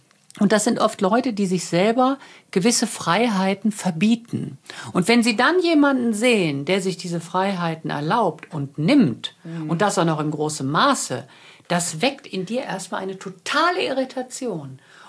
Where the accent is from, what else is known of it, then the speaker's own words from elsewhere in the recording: Germany; Deutschland ist meine Heimat und ich möchte mich ja nie zu sehr so in Negativität hängen und möchte ja immer die positiven Seiten sehen. Aber das ist tatsächlich etwas, was nur in Deutschland ist.